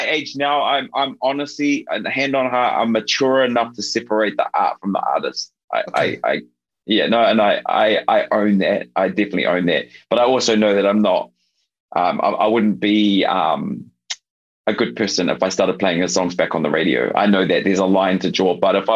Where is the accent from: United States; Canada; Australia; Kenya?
Australia; I think it was my Australia times when I grew up in Aussie.